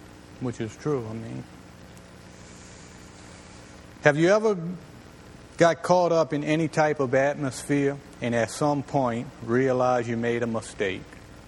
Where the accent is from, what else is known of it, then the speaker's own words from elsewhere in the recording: Louisiana, United States; I know nothing about horse and buggy. I'm Cajun.